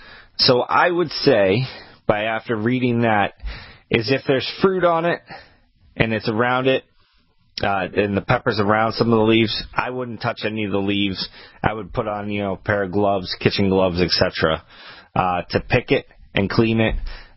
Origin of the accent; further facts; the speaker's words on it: Maine, United States; now in Massachusetts, United States; So it's actually pretty close to what we are in Massachusetts and what we were in Maine when I was from Maine.